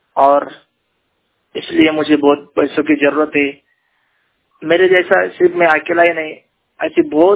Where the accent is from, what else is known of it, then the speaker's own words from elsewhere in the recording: Nimkhed, Maharashtra, India; मेरा गांव, मैं महाराष्ट्र में रहता हूँ, मेरा गांव निमखेड़ तालुका सिंदखेड़ राजा जिला डिस्ट्रिक्ट में हमारा बुलडाना है, मैं वहाँ से बात कर रहा हूँ।